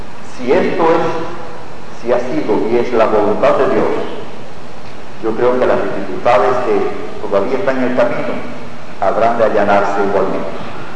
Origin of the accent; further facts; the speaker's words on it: Cuba; Como ya ustedes conocen, soy ciudadano cubano